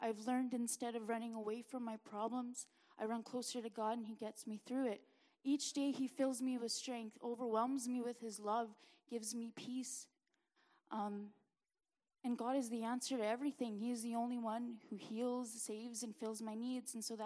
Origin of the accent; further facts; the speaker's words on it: Winnipeg, Manitoba, Canada; I'm 23 and from Winnipeg.